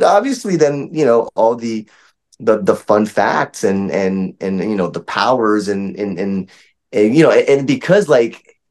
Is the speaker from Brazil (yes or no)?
yes; Brazil; also born or lived in New York; now in Los Angeles, United States; moving to Los Angeles from New York, you know, I was like, I'm from Brazil, like I love the weather